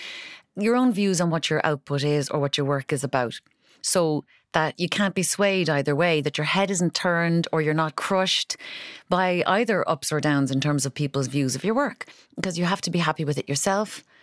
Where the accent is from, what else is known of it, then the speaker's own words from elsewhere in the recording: Ireland; as an Irish person and definitely as an Egypt, I find it very difficult to take praise